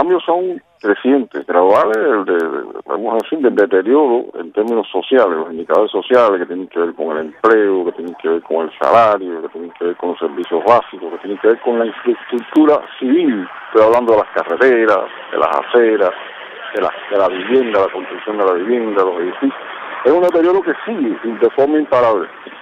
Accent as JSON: {"language": "Spanish", "region": "Villa Clara", "country": "Cuba", "said": "Hoy vine yo solo, yo soy del interior, yo soy de Villa Clara."}